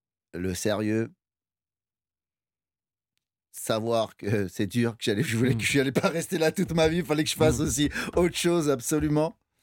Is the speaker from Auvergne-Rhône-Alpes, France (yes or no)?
no; Sarcelles, Île-de-France, France; Et en plus, nous, on vient de Sarcelles, c'est pas pareil.